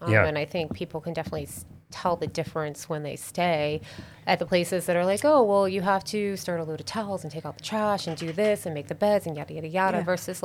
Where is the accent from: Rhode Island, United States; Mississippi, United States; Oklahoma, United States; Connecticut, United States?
Connecticut, United States; also born or lived in Dallas / Minneapolis / Denver / Charlotte; now in Nashville, United States; I grew up in Connecticut. So kind of been all over the place. And like it here in Nashville, want to stay here and kind of put down some roots.